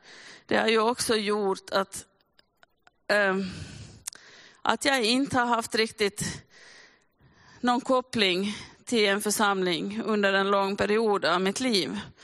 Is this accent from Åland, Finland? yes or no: no; Smedsby, Ostrobothnia, Finland; Jag är uppvuxen i Smedsby här, ganska nära. Och ska säga haft förmånen att under mitt vuxna liv då få bo lite här och där i Österbotten.